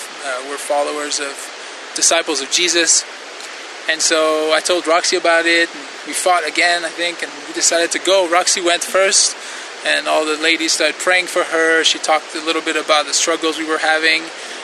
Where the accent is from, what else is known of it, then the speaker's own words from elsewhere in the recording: Quebec, Canada; I'm from Quebec, Canada. I'm 26 years old.